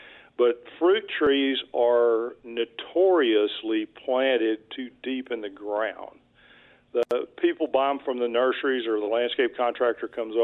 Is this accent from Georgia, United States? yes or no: no; Pittsburg, Texas, United States; I'm from Pittsburgh, Texas, over in East Texas, and my family was in the sweet potato business and the fruit tree business.